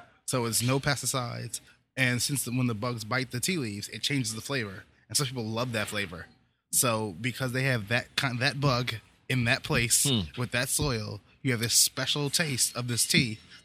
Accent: East Coast, United States; being that I grew up in the East Coast of America, there wasn't a lot of tea culture happening.

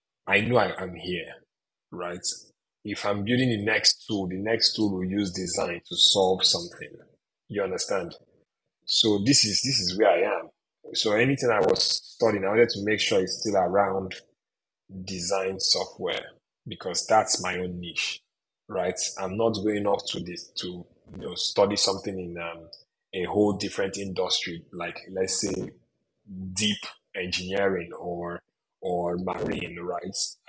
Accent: Nigeria; now in California, United States; I moved from Nigeria, came to California, made new friends, made more diverse friends

